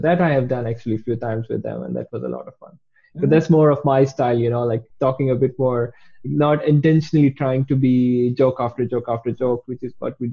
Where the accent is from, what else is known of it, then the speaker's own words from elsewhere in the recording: Pakistan; moved away as an adult; also born or lived in Wrocław, Poland; now in Dublin, Ireland; I'm from Pakistan. I grew up there, lived there for 24 years, moved to Poland in 2013. Lived there for 6.5 years in Wrocław, beautiful city, and now moved to Dublin, Ireland 1 year ago.